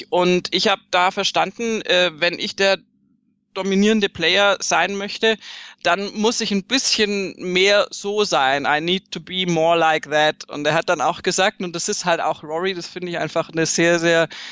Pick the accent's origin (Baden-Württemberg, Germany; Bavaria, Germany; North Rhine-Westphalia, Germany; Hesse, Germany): Baden-Württemberg, Germany; Ach so, stimmt, ja, ich bin Schwäbin.